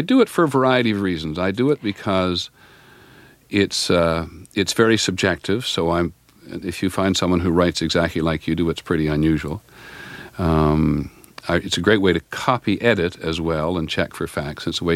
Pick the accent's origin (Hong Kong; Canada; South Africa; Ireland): Canada; Toronto, Ontario; now in United States; when I grew up in Toronto, we wanted something exciting to do. We went to Buffalo.